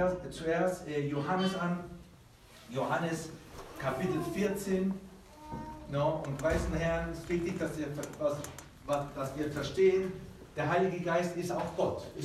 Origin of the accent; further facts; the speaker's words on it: Peru; now in Germany; Aber ich wurde in Peru geboren, aufgezogen worden. Mein Vater ist Deutscher.